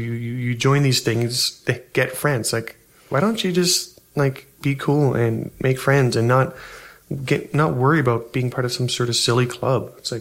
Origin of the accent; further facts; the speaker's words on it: Canada; So maybe it's because we're Canadian